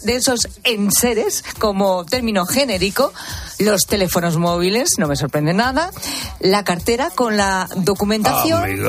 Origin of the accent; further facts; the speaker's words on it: Spain; los españoles somos los europeos que más objetos olvidamos en los taxis.